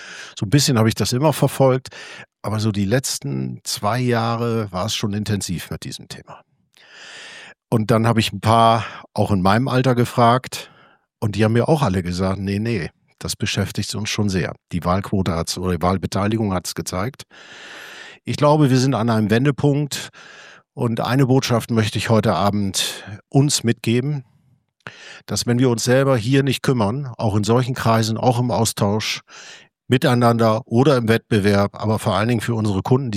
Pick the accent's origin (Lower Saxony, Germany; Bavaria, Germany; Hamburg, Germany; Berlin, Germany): Hamburg, Germany; Das ist meine Heimatstadt. Ich bin Pendler. Ich arbeite in Düsseldorf und London.